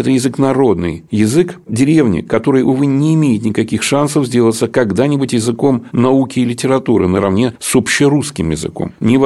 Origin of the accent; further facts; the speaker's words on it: Moscow, Russia; А где-то есть и слова, которые мы можем, вот, как говорится, москвичи, не совсем понять